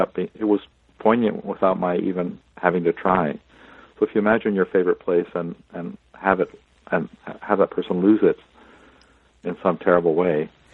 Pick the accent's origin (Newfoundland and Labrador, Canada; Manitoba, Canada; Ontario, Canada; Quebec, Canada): Ontario, Canada; Toronto; the street where I grew up in Toronto